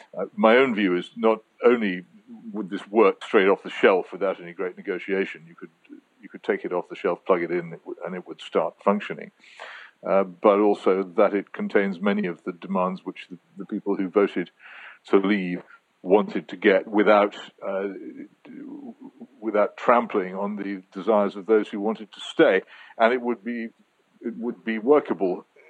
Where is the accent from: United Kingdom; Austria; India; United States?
United Kingdom; the people of my generation who were brought up as British patriots also feel an attachment to the continent of Europe.